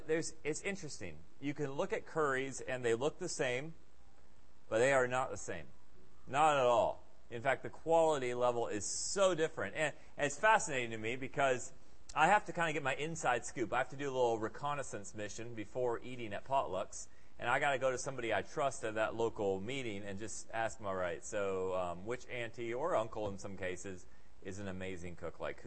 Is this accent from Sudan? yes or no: no; Senegal; back when I was at MK growing up in Senegal